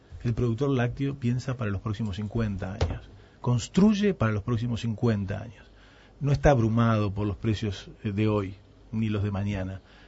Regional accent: Uruguay; somos los uruguayos

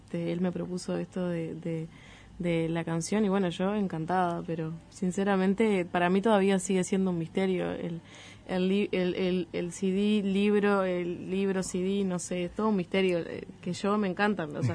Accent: Maldonado, Uruguay; Aparte yo soy de Maldonado, o sea, tampoco soy de acá.

